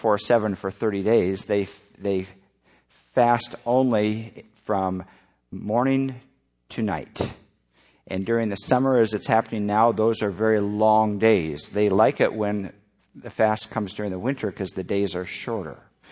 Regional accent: Pakistan; Well, I was growing up in Pakistan, and that was very interesting for us.

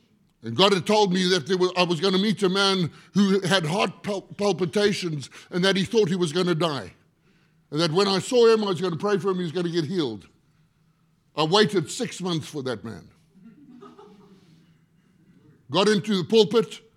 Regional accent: South Africa; I come from South Africa.

